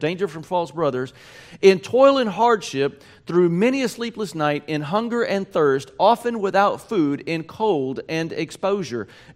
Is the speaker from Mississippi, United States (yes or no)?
yes; Mississippi, United States; Me growing up in South Mississippi, I would hear often